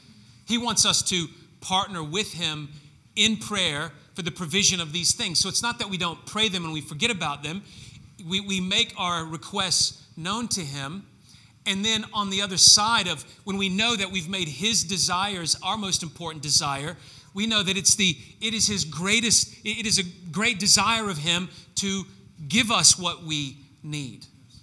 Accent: Memphis, Tennessee, United States; I had just left my hometown of Memphis.

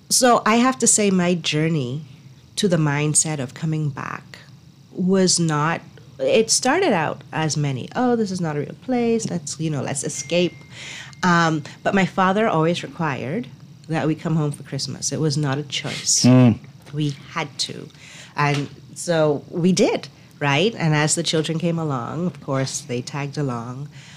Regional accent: Bahamas; I grew up in the South, South Beach, Bamboo Town.

